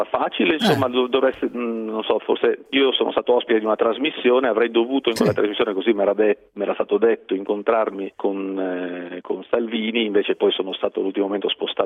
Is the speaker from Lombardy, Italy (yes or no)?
yes; Lombardy, Italy; io personalmente, che sono lombardo come lo è Salvini, non mi sento affatto a casa a Napoli, non è casa mia resta questa, la mia terra resta questa.